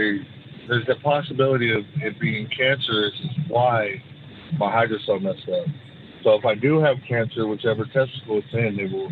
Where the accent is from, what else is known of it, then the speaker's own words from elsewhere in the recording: Texas, United States; also born or lived in Wamego, Kansas; You know, I came from a small town in Texas. Actually, I was born in Kansas, Wamego, Kansas. And been living in Texas ever since I was like 1 year old.